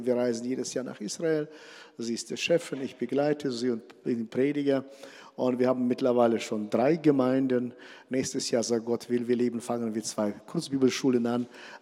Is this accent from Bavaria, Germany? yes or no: no; Hannover, Lower Saxony, Germany; ich bin aus Norddeutschland, aus Hannover, sind alle so klein, so ungefähr.